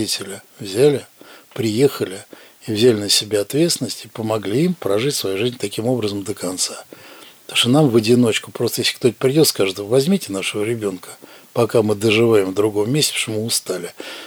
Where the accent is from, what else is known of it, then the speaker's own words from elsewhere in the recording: Moscow, Russia; Да, я родился и вырос в Москве, да.